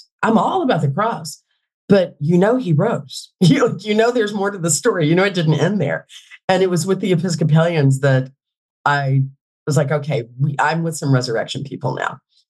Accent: Kentucky, United States; I'm not just Southern. I'm Appalachian, like Kentucky.

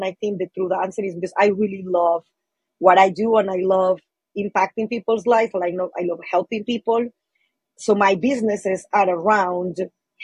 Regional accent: Colombia; English is a second language; moved away; So I moved from Colombia in 2003. I went to Spokane, Washington, and the reason I got there is because I was looking for a place to learn English.

